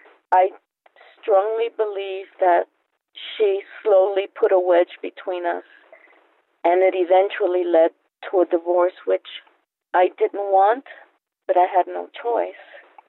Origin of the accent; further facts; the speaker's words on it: New York, United States; born there; my in-laws were born on the island of Puerto Rico, and I was born in New York.